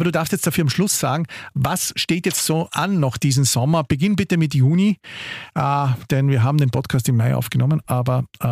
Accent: Carinthia, Austria; du bist ja Kärntner, ich bin Kärntner

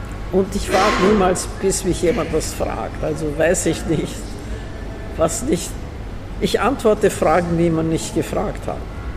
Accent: Vienna, Austria; Wien war immer meine Heimat.

